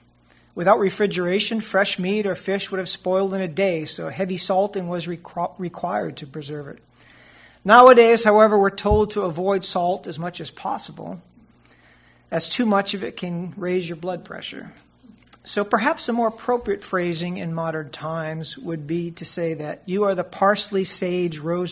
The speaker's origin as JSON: {"language": "English", "region": "Massachusetts", "country": "United States", "tie": "born or raised there", "said": "I was raised a Catholic in Massachusetts"}